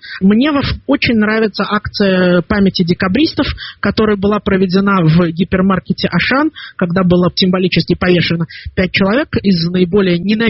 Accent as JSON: {"language": "Russian", "region": "Moscow", "country": "Russia", "tie": "born or raised there", "lives_now": "Israel", "said": "Вы подчеркиваете, что я из Израиля, но вообще я уроженец Москвы. В Москве я родился и вырос. И в Москве я за последние 10 лет был как минимум 40 раз."}